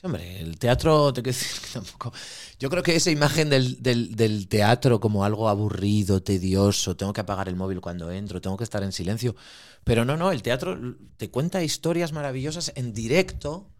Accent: Asturias, Spain; como los asturianos, que muchas veces perdemos el tiempo en gilipolleces, en pijadas.

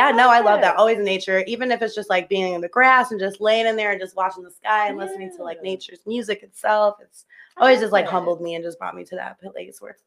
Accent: Park Ridge, Illinois, United States; I'm actually from Illinois. I was born in Cook County, Park Ridge. Grew up here all my life, really.

